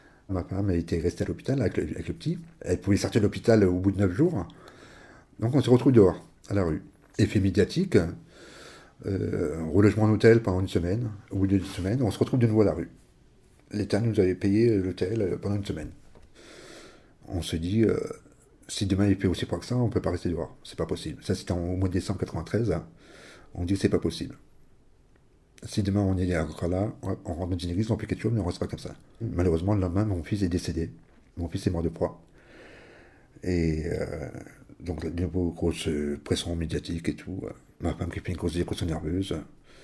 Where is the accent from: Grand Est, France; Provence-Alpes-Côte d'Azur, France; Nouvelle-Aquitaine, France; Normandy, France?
Grand Est, France; now in Paris, France; Au départ, je suis lorrain, un ouvrier comme tout le monde